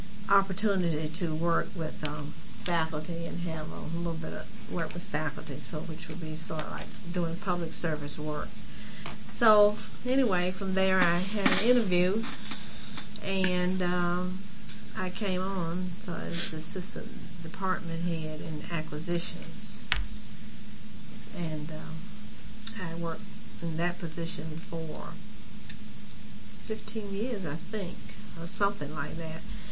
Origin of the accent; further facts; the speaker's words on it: Raleigh, North Carolina, United States; I'm from Raleigh, North Carolina. I'm from Raleigh, North Carolina.